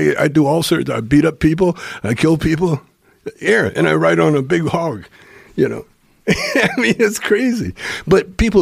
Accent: Calgary, Alberta, Canada; now in Los Angeles, United States; In Calgary, Alberta, Canada.

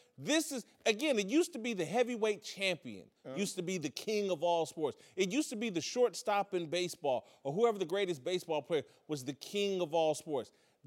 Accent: Indiana, United States; I'm from Indiana.

